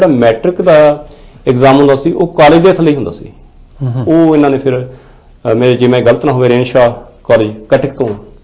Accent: Sarabha, Punjab, India; also born or lived in Kalkha; ਦਰਅਸਲ ਮੇਰਾ ਜੱਦੀ ਪਿੰਡ ਕਾਲਖਾ ਜੀ ਪਰ ਮੇਰੀ ਜ਼ਿੰਦਗੀ ਦਾ 15 ਸਾਲ ਤੋਂ ਵੱਧ ਸਮਾਂ ਸਰਾਭੇ ਪਿੰਡ 'ਚ ਗੁਜ਼ਰਿਆ

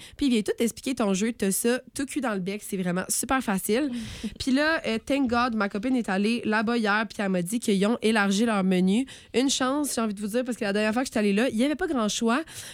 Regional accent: Sherbrooke, Quebec, Canada; moi, je viens de Sherbrooke. Je suis une Sherbrookoise dans le sang, j'ai ça dans l'âme.

